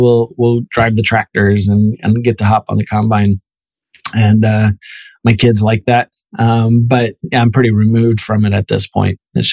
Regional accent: Archbold, Ohio, United States; Near Toledo, a small town called Archbold, Ohio, a northwest corner of Ohio. I was raised on a farm. I'm a farm kid.

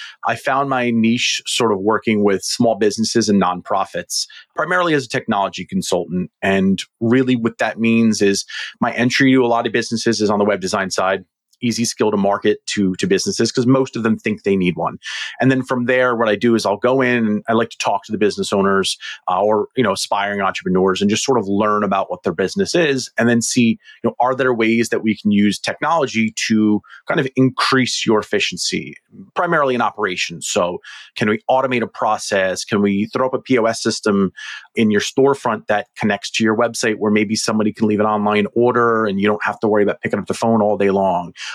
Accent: New Jersey, United States; So yeah, I mean, born and raised in New Jersey, we've kind of really acclimated to the beach life here.

